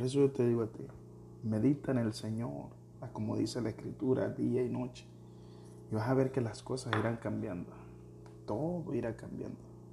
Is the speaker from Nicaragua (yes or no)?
yes; Nicaragua; moved away as an adult; Cuando yo salí de Nicaragua, tú apenas... tal vez ibas a cumplir los dos